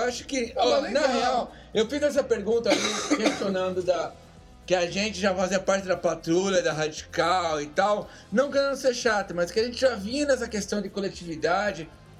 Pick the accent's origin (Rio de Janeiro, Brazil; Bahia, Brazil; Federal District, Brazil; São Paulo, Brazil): São Paulo, Brazil; como também somos do ABC